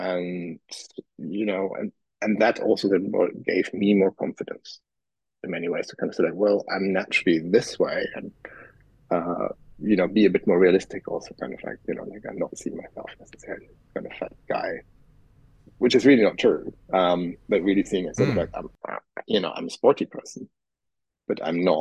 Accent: Germany; accent: German; English is a second language; I was brought up, as you probably hear from my accent, I was brought up in Germany.

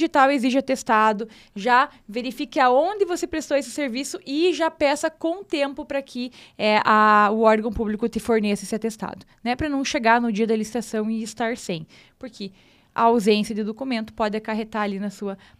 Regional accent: Francisco Beltrão, Paraná, Brazil; Francisco Beltrão.

